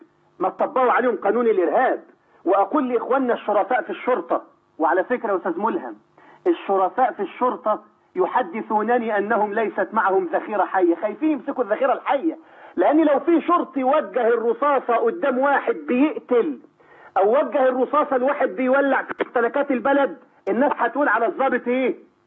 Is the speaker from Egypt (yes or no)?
yes; Egypt; بلدنا مصر